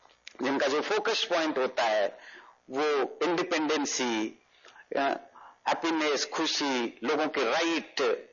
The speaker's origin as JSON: {"language": "Hindi", "region": "Odisha", "country": "India", "said": "मैं जिस राज्य से आता हूं, ओडिशा से, वहां 24 घंटे चावल खाते हैं।"}